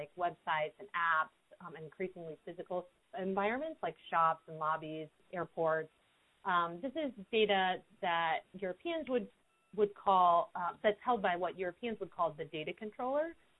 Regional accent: United States; I, as an American, was not familiar with this when I started studying it

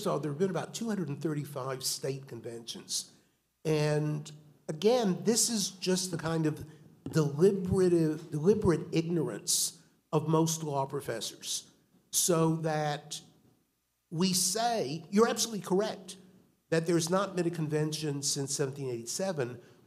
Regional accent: North Carolina, United States; My home state, North Carolina and Rhode Island, were not in the Union when George Washington was inaugurated

